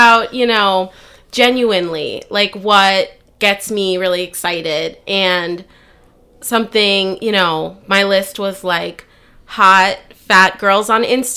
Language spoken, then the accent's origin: English; Texas, United States; I'm from Texas. I'm Mexican American. And so the term for that is Tejana. It's a very nuanced Mexicana identity.